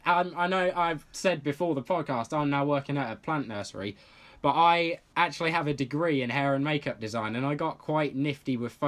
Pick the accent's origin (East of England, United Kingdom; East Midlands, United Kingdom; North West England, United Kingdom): East Midlands, United Kingdom; South Lincolnshire originally. So South just a bit north of. I'm only 30. Yeah, about 30 minutes drive from King's Lynn.